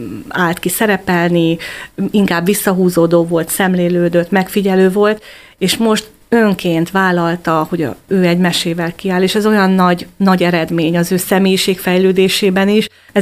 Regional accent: Hungary; igen, magyarok vagyunk

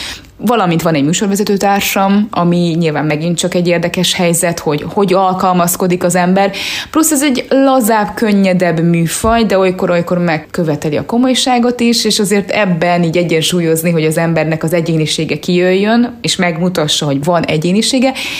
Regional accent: Kiskunhalas, Bács-Kiskun, Hungary; Szerintem én ugyanaz a kiskunhalasi lány vagyok

